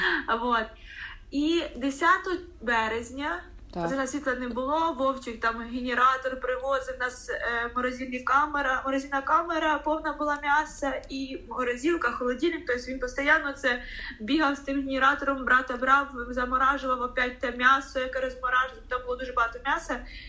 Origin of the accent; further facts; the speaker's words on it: Khreshchenivka, Kherson Oblast, Ukraine; я родом з Херсонської області, Береславський район, село Хрещенівка.